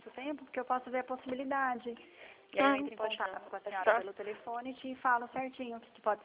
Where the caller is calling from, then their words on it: São Paulo, Brazil; Eu falo do Estado de São Paulo.